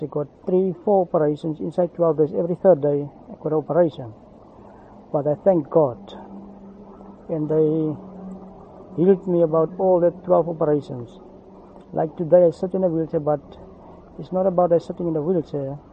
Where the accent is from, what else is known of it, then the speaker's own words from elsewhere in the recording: Touws River, Western Cape, South Africa; I was discharged and going home to Toz River, my hometown where I'm staying